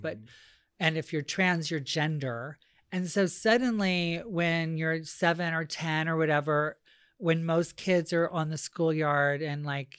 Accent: Hawaii, United States; I grew up in Maui. And so like you had to learn how to swim. And you had to learn how to understand the ocean or else.

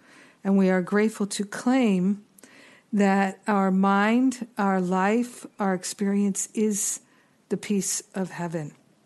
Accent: United States; the cruel war that's happening right now in the world that is most visible to me as an American is Russia's invasion of the Ukraine.

